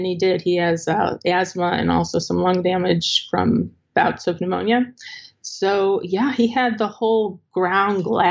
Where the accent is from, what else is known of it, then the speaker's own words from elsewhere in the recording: Chicago, Illinois, United States; I grew up in the Chicago area and my husband grew up in New York.